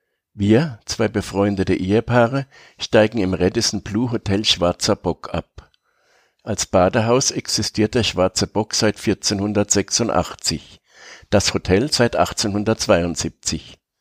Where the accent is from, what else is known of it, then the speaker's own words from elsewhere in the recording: Munich, Bavaria, Germany; Der Münchner hat in meiner Heimatstadt das neue Rathaus